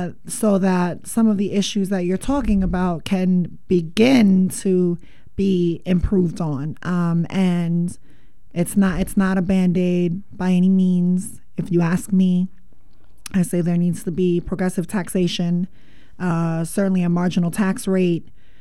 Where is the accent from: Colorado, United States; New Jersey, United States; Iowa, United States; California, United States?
New Jersey, United States; So for everybody, I'm from New Jersey and a longtime reader of the New York Post